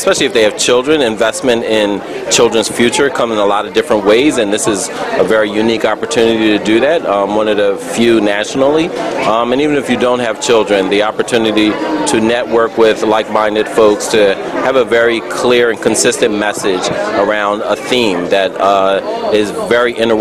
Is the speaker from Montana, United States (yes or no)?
no; Philadelphia, Pennsylvania, United States; I'm from Philadelphia.